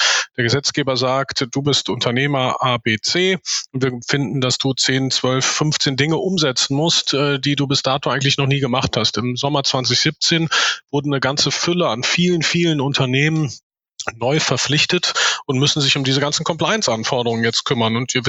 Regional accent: Cologne, North Rhine-Westphalia, Germany; Ich komme hier aus Köln, wo auch die Firma sitzt.

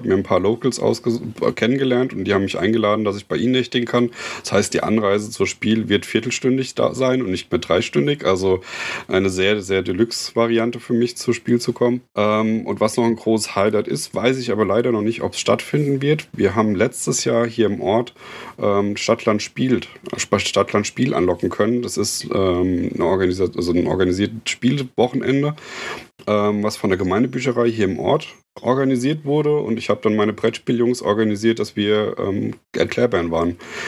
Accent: Groß-Krotzenburg, Hesse, Germany; Also ich komme aus Groß-Krotzenburg. Das ist... Das ist in der Nähe, das ist im Prinzip in der Mitte zwischen Aschaffenburg und Frankfurt. Also man fährt von beiden Städten eine halbe Stunde ungefähr.

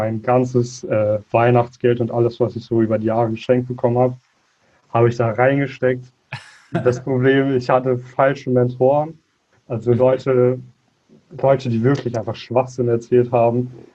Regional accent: Münster, North Rhine-Westphalia, Germany; ich bin 17 Jahre alt, komme aus dem Bereich Münster, aus so einer kleinen Vorstadt davon.

